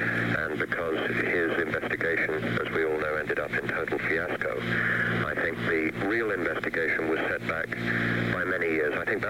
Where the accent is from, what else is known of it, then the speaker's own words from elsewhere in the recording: United Kingdom; When you introduced me, you referred to me as a British reporter. That I certainly am